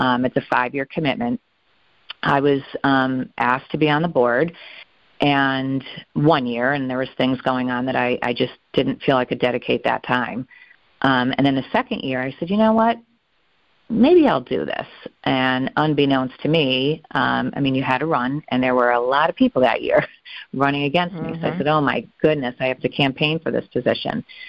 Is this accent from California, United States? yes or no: yes; San Jose, California, United States; also born or lived in Key West, Florida; now in Pennsylvania, United States; as a kid, I grew up in San Jose, California, Key West, Florida, but went to college here and have been here ever since.